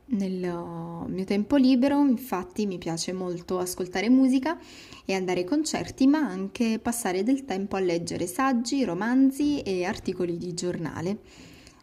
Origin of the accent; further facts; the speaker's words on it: Cerignola, Apulia, Italy; La mia città d'origine è invece Cerignola, in provincia di Foggia.